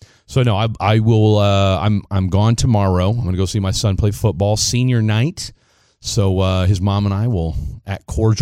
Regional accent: Topeka, Kansas, United States; I am going to be catching a flight to my hometown, Topeka, Kansas.

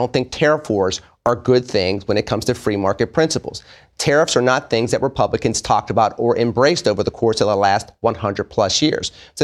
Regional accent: United States; I come to it as a perspective of being an American, being a proud African American, and then living out certain values with those three identities first.

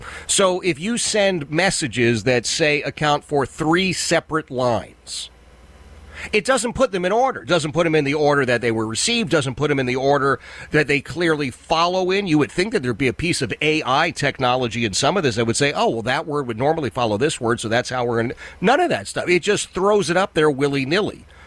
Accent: West Virginia, United States; I grew up in Northern West Virginia. We had Pittsburgh studio wrestling, Bruno and all the greats.

